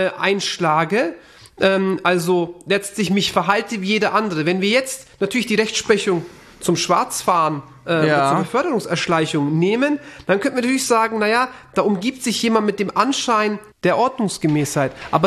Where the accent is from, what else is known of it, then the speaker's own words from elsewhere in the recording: Denizli, Turkey; weil das ist auch in meiner Heimat in Denizli so